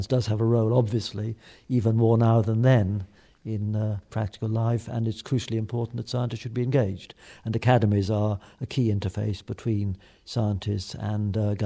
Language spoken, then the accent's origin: English; Shrewsbury, West Midlands, United Kingdom; Well, I come from Shrewsbury